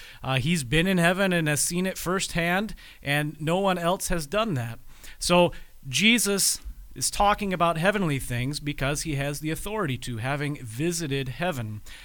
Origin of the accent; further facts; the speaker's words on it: North Dakota, United States; accent: North Dakota; Yeah, I heard on the radio not very long ago teasing me about my North Dakota accent